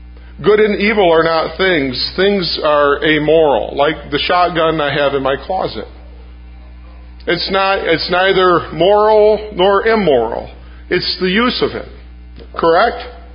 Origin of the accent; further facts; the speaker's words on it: Michigan, United States; where I come from Michigan, so that tells you something right there.